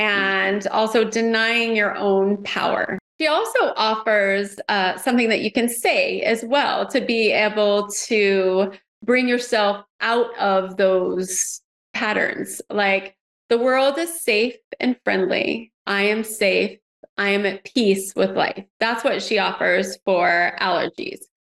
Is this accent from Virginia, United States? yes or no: no; Colorado, United States; I'm allergic to horses and there was a time I grew up in Colorado, there's plenty of horses there.